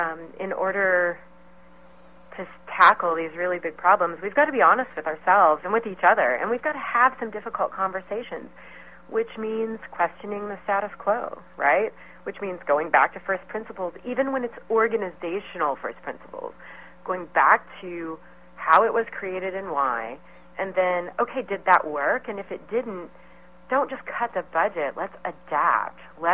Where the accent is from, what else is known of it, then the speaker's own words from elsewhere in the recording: Missouri, United States; I came back through Missouri, and as I was pulling into my hometown